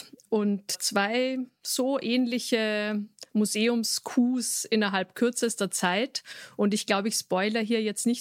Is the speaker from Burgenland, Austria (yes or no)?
no; Vienna, Austria; Also ich selbst bin Wienerin